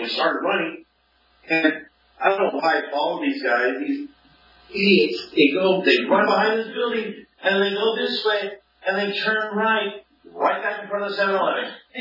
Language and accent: English; California, United States; I'm from California.